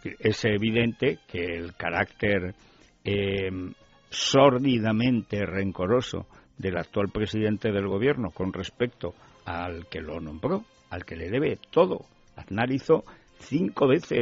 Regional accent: Catalonia, Spain; aunque a ser catalana, pues, bueno, catalana desertora de Cataluña y de España

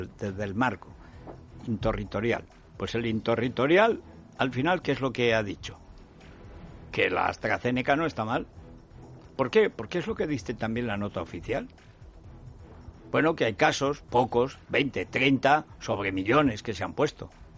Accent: Aragon, Spain; porque a mí Lambán hace más de un año que no me deja ir a mi pueblo. Si fuera belga, sí. Si fuera belga, podría haber ido perfectamente, haber aterrizado en Zaragoza, haberme ido a Teruel, plantarme en mi casa y ver si hay arañas.

